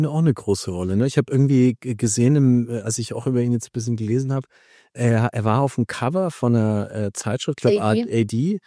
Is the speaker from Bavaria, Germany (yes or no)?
yes; Nuremberg, Bavaria, Germany; now in New York, United States; ich versuche immer die New Yorker Alltagshöflichkeit, Freundlichkeit mitzunehmen nach Nürnberg, wo ich herkomme.